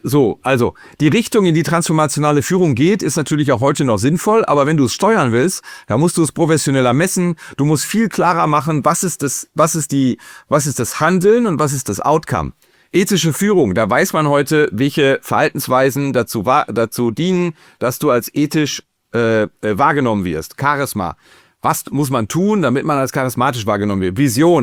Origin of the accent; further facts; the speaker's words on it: North Rhine-Westphalia, Germany; Ich komme ja aus NRW, im Sauerland, da stehen die Leute tierisch auf Schützefeste.